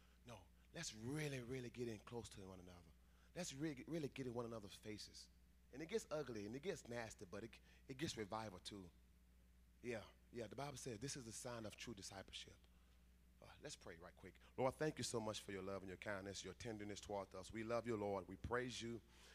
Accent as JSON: {"language": "English", "region": "Mississippi", "country": "United States", "said": "You know, I'm fresh from Mississippi. That's where we communicated."}